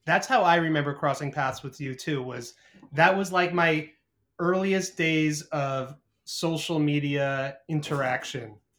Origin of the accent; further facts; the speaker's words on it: New Jersey, United States; And growing up in New Jersey, I worked at a deli throughout high school.